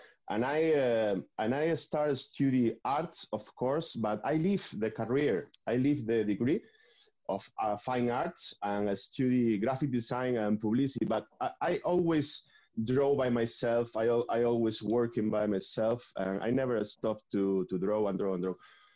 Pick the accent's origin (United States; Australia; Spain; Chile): Spain; Motril, Andalusia; English is a second language; No, I'm from Motril, a small city in Granada, in the south, Andalusian. I'm Andalusian.